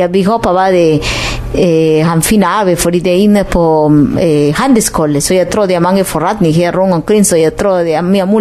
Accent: Lima, Peru; born there; Danish is a second language; Vi har quechua og aymara som er sprog også, men selvfølgelig jeg taler mere spansk, fordi jeg blev født i Lima

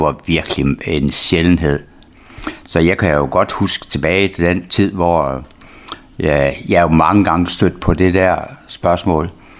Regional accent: Vorst, North Denmark Region, Denmark; jeg er født i Vorst, der ligger lige 12 km syd for Aalborg. Og jeg har jo været i Vorst i de første 16 år af mit liv. Og jeg gik jo i skole i Vorst de første 7 år

